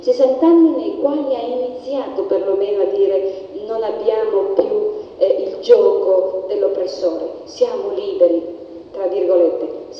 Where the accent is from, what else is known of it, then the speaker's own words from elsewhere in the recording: Eritrea; Io sono eritrea, no?